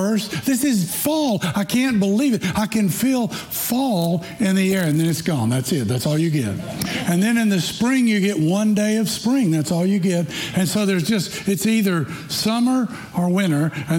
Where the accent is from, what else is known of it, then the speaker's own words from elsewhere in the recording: Tennessee, United States; accent: Wisconsin; now in Florida, United States; I grew up, you may be able to tell by my Wisconsin accent that I'm not from here. I grew up in Tennessee